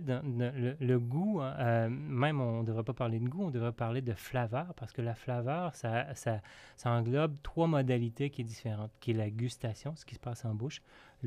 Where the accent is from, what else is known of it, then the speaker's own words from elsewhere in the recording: Quebec, Canada; moi, j'ai été élevé en Gaspésie, je l'ai dit tantôt